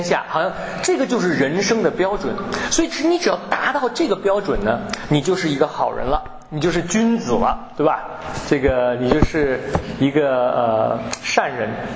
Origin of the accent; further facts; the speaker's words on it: China; 我们信耶稣以后，我们还是中国人，所以我想这个律法主义虽然我们都不是犹太人不是没有旧约的背景，可是我们都是中国人